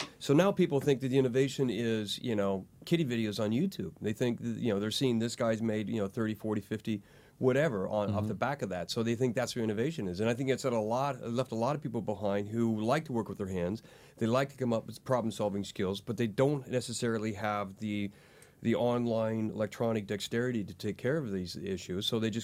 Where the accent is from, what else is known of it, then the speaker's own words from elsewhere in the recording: United States; And so there's land right now in my home state in America to where you used to have access because they would log it and that was fine.